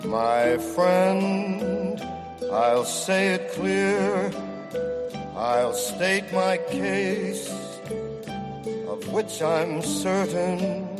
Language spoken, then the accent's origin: Chinese; United States; Chinese is a second language; 我们美国人跟别人不一样